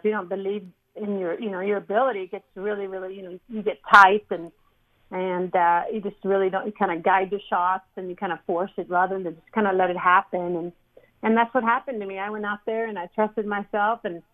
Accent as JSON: {"language": "English", "country": "Sweden", "tie": "born or raised there", "said": "growing up in Sweden"}